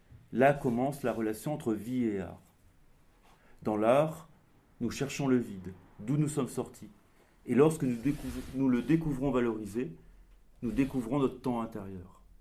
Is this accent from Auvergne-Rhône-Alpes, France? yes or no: yes; Clermont-Ferrand, Auvergne-Rhône-Alpes, France; Moi, je suis originaire de Clermont-Ferrand